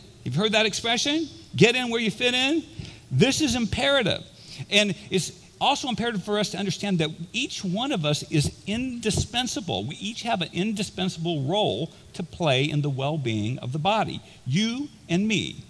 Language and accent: English; Indiana, United States; I grew up in Indiana. Everybody plays basketball in Indiana.